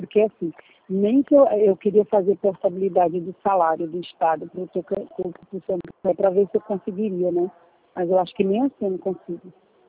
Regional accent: Tocantins, Brazil; Sou do Tocantins.

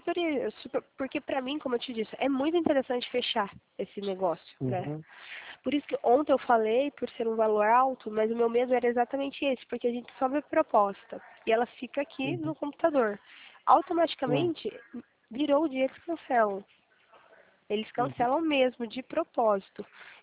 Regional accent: Guaxupé, Minas Gerais, Brazil; É, eu sou de Guaxupé, eu morava aí. Então eu sei que é cidade pequena

